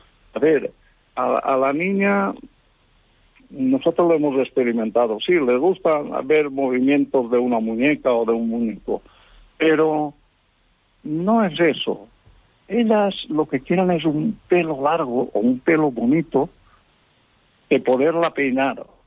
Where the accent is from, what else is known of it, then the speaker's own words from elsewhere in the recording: Onil, Valencian Community, Spain; A veces voy por España, por algún sitio, y me dicen, ¿de dónde es usted? Y le digo, pues de O'Neill. Ah, O'Neill, ¿y eso dónde está? Digo, pues es un pueblecito que canta así